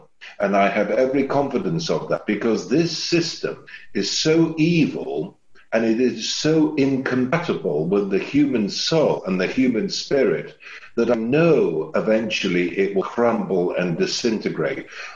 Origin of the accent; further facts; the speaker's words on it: Poland; now in United Kingdom; as a British Member of Parliament over the last 16 years that we Poles, wherever we are, by the way, there are 20 million of us overseas.